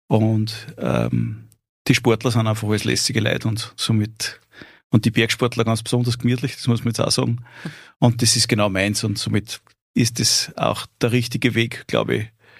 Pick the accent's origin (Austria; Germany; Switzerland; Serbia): Austria; Steyr, Upper Austria; born there; now in Amstetten, Austria; Im Prinzip bin ich in Steyr geboren und wohnhaft in Amstetten.